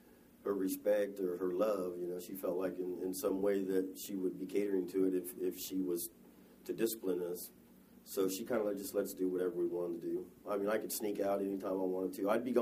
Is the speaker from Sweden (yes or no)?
no; Hutchinson, Kansas, United States; Well, I grew up in Hutchinson, Kansas. I'm a middle child. I had an older sister and a younger brother.